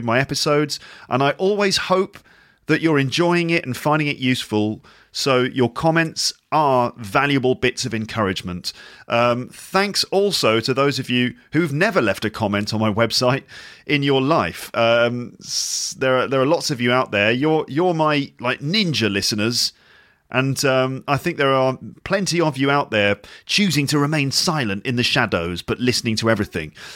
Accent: West Midlands, United Kingdom; also born or lived in Liverpool; I also spent many years growing up in Warwickshire, which is near Birmingham, which is in the Midlands, which is in England

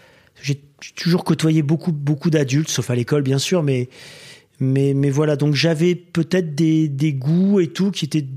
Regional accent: Dunkirk, Hauts-de-France, France; Ouais, c'est Dunkerque.

